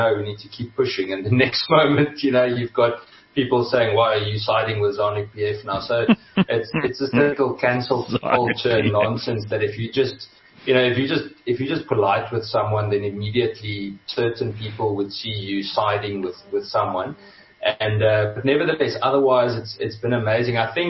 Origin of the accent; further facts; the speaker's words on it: Kempton Park, Gauteng, South Africa; also born or lived in England; I come from a very normal Afrikaans family. Grew up in Kempton Park. We actually moved to England for 6 years, and for my father's work when I was still in school